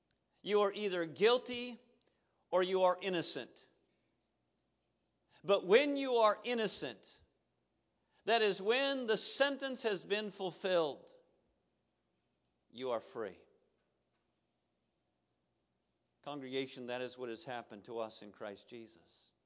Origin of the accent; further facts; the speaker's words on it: Iowa, United States; When I was a boy growing up in Iowa, pop bottles were glass